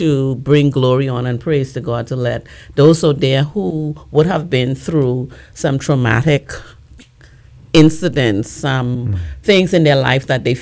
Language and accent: English; Bahamas; And so my journey started as I'm originally from the Bahamas.